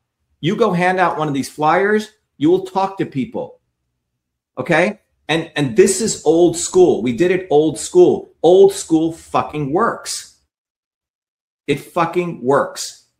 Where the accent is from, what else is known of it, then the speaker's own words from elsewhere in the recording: India; I grew up in India, which has a fucking caste system where based on where you're born, your life is dictated.